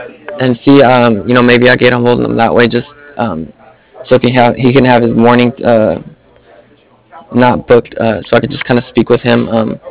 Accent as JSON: {"language": "English", "town": "San Diego", "region": "California", "country": "United States", "said": "Yeah, I'm from California. I'm from San Diego, actually."}